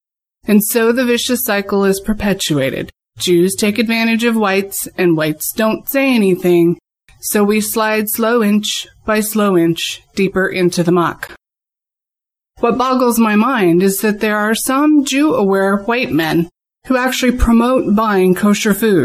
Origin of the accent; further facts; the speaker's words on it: Seattle, Washington, United States; from Seattle